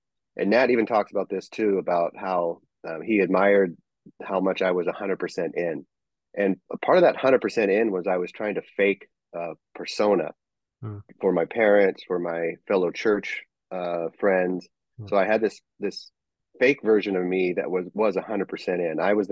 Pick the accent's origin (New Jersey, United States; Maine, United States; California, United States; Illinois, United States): California, United States; I grew up and born and raised in Humboldt County, California. Lived most of my life in the county seat of Eureka, California, with a gigantic population of 28,000.